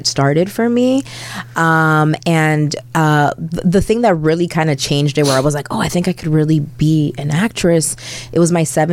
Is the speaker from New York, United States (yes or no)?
yes; New York City, New York, United States; also born or lived in Dominican Republic; I was born in Queens, New York.